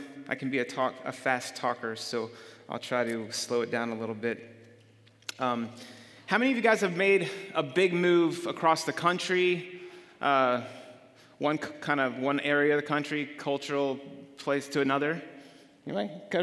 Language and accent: English; Virginia, United States; born there; most of my life on the East Coast, all my life on the East Coast, most of my life in the Deep South. I was born in Virginia.